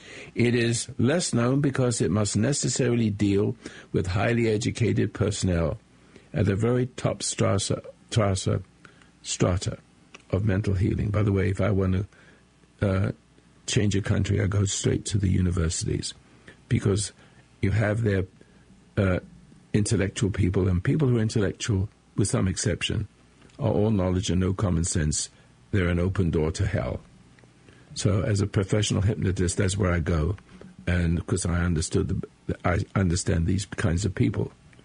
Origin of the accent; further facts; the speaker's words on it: England, United Kingdom; now in United States; I'm an American. I'm from England. And I'm a naturalized American.